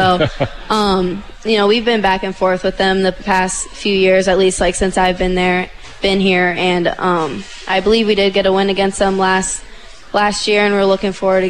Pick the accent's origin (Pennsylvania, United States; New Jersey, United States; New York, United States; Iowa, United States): Iowa, United States; Sioux City; Well, I am from Sioux City, Iowa